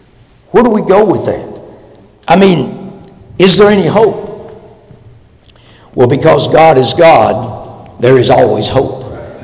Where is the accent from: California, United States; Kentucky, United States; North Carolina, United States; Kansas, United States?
Kentucky, United States; I grew up in East Kentucky, and my parents were not Christians, and truthfully, most of the churches in our region were just